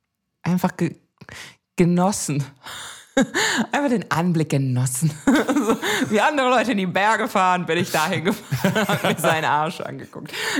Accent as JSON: {"language": "German", "region": "Rhineland-Palatinate", "country": "Germany", "said": "Ich bin aus der Pfalz"}